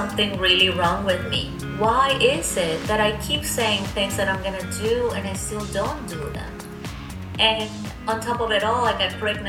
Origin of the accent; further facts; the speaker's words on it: Colombia; born there; English is a second language; I was born in Colombia. If you've noticed, I have an accent.